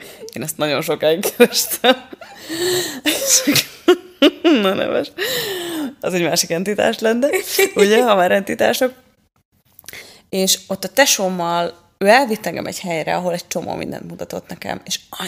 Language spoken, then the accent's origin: Hungarian; Székesfehérvár, Fejér, Hungary; én ugye székesfehérvári vagyok eredetileg, és hát Fejér megyei.